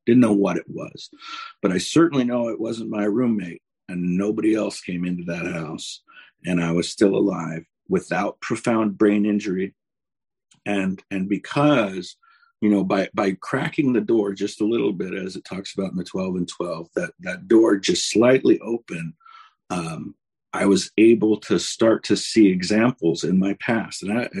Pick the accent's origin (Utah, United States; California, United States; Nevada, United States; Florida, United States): Nevada, United States; Las Vegas; I grew up in Las Vegas and I was always looking for